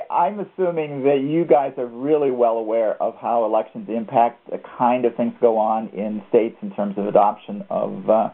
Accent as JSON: {"language": "English", "country": "Canada", "tie": "born there", "said": "As many of you know, that I was born in Canada, so I kind of track those things."}